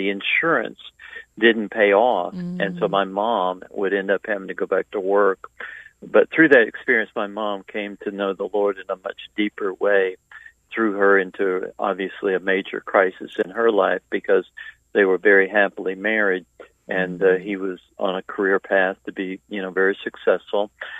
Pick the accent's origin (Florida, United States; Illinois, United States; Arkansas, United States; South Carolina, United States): South Carolina, United States; Columbia; I grew up in Columbia, South Carolina, a community of about 100,000 at that time.